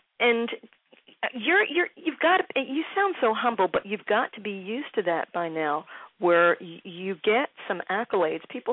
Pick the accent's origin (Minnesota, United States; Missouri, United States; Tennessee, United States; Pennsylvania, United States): Pennsylvania, United States; Philadelphia; and then you play my hometown, which is actually just a hop, skip, and a jump from where you are, Philly.